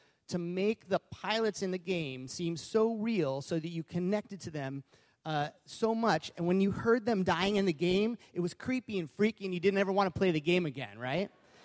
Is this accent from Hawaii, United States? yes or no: yes; Hawaii, United States; So I grew up in Hawaii, and I was born there, and I was immersed in Japanese culture.